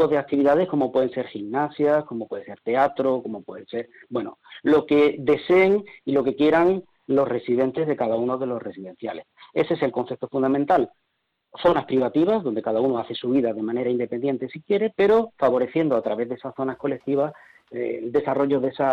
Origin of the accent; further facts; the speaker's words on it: Málaga, Andalusia, Spain; yo soy de Málaga y me gusta poner ejemplos de mi provincia.